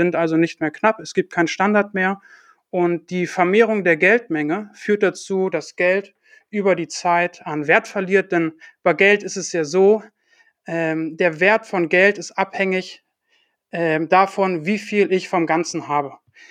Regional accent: Hamburg, Germany; born there; zurückgekommen nach Deutschland, nach Hamburg, wo ich geboren bin

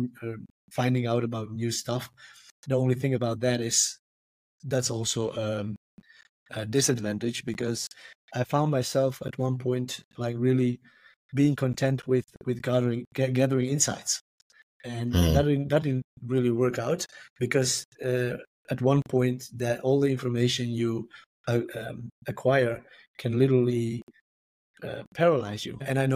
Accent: Croatia; English is a second language; I'm from Croatia, but I work a lot with English people.

